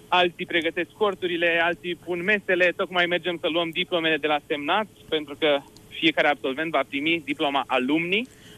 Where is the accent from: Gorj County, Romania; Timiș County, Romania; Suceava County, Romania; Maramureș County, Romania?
Suceava County, Romania; Fălticeni; în primul rând eram la Fălticeni, pentru că sunt din Fălticeni.